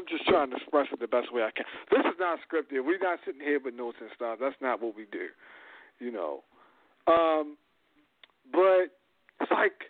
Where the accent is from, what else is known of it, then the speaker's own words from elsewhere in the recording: Baltimore, Maryland, United States; listen, I grew up in the city. I grew up in Beemore. Like, so I see this a lot. I lived in the hood.